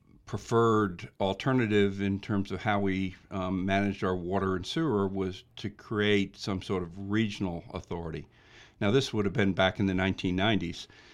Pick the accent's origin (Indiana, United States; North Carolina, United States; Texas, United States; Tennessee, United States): North Carolina, United States; And I come from Henderson County. We have a long history on water.